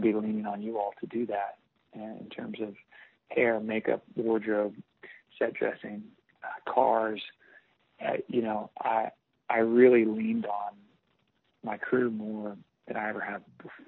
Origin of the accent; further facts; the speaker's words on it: Arkansas, United States; I'm from Arkansas, which is the Delta, which is flat.